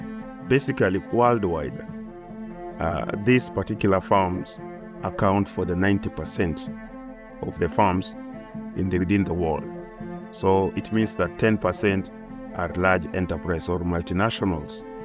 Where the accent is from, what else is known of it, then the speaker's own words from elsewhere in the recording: Kisumu, Kisumu County, Kenya; born there; I was born in Kenya, a place called Kisumu. Kisumu is from the capital city of Kenya. Is a 1 hour flight, and it's found on the western part of Kenya.